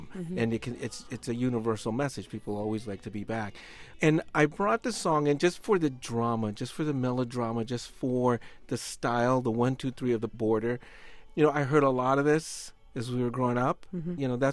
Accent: California, United States; I'm Mexican-American. I was raised in California.

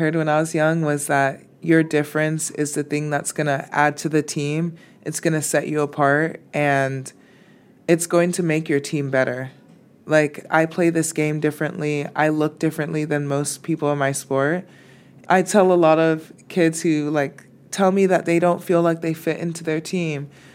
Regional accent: Miami, Florida, United States; Coming to this team from my background growing up in Miami and playing water polo and then choosing to go to Princeton to play water polo and for my academics was definitely an uncomfortable transition.

